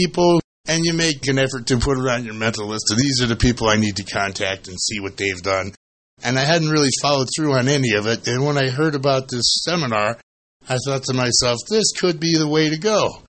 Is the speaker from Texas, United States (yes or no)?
no; Sheffield Village, Ohio, United States; I'm from Sheffield Village, Ohio. That's 25 miles west of, guess where? Cleveland.